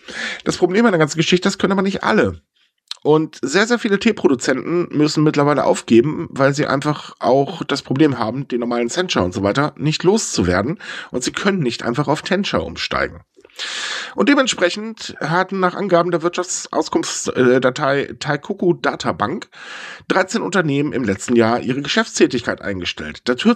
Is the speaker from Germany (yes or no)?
yes; Northern Germany, Germany; ich bin Norddeutscher